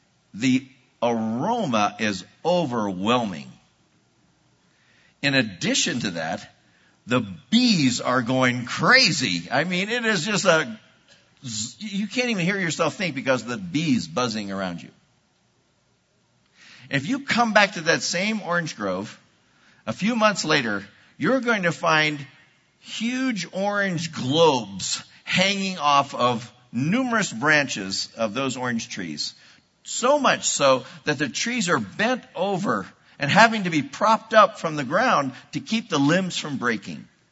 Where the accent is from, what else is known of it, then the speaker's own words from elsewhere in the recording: Florida, United States; I grew up in Central Florida. And in Central Florida, where I grew up, there was orange groves everywhere.